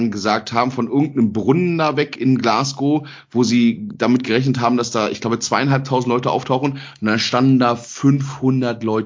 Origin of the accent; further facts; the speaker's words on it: East Germany, Germany; einmal Zone, immer Zone, und ich weiß, ich komme aus der Zone, insofern.